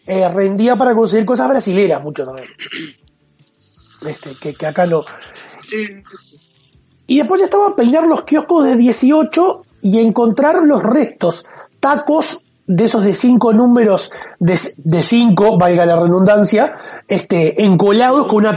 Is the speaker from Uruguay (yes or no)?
yes; Uruguay; me entero de la existencia de una comiquería en mi país. ¿Cómo que hay una tienda de cómics en Uruguay?